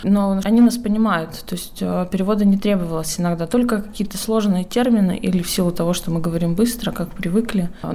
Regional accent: Novosibirsk, Novosibirsk Oblast, Russia; я из Новосибирска

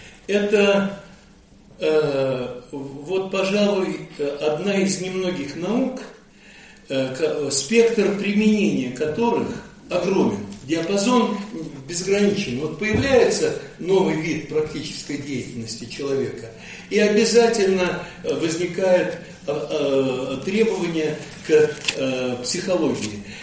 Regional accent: Bryansk, Bryansk Oblast, Russia; а я сам родом из Брянска, у меня отец военный

